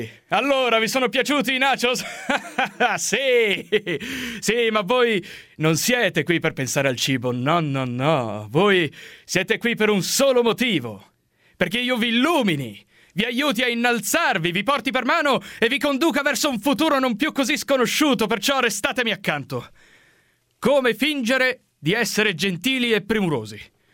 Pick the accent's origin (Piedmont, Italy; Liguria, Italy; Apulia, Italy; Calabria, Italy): Liguria, Italy; Varazze; now in Rome, Italy; ho 25 anni, vengo da Varazze in provincia di Savona.